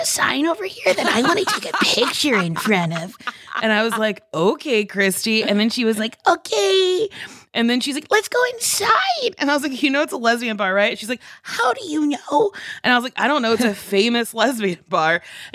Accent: New Jersey, United States; I grew up in New Jersey. Beautiful New Jersey.

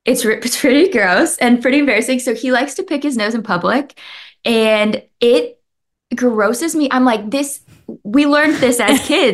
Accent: the South, United States; I was ready, like, because I'm from the South and I was like, I could be married tomorrow and be ready for kids.

